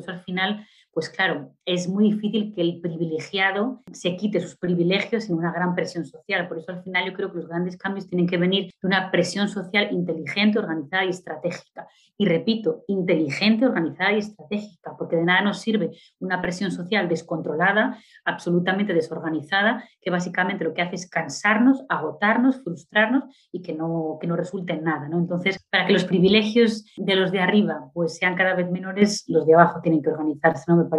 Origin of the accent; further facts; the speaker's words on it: Spain; now in Brazil; yo, a pesar de ser española, ya me considero brasileña porque hace mucho que vivo allí